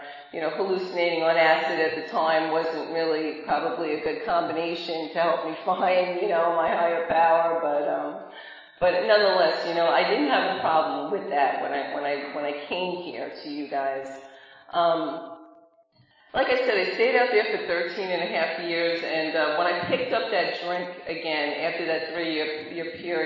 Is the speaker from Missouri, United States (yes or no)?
no; Brooklyn, New York, United States; accent: Brooklyn; That's why I said I'm not in Brooklyn anymore, as if you couldn't tell I'm from Brooklyn, right? It's probably still have a little bit of the accent.